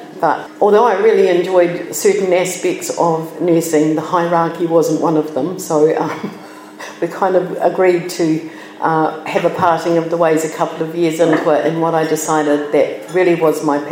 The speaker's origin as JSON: {"language": "English", "region": "Nelson", "country": "New Zealand", "tie": "born or raised there", "said": "I hadn't had that exposure growing up in Nelson."}